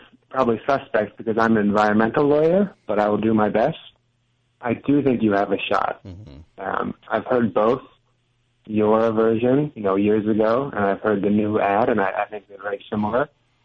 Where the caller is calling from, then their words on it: Brooklyn, New York, United States; From Brooklyn.